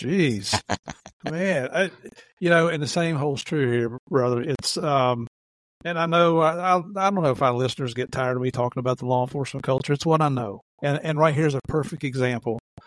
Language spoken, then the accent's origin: English; Tennessee, United States; growing up in Tennessee as a little kid, my dad used to take me to Nashville to watch a hockey game, ice hockey game.